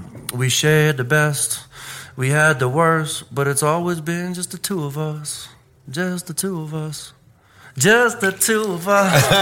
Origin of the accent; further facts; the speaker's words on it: Philadelphia, Pennsylvania, United States; And I have a younger sister. And we grew up in Center City, Philadelphia.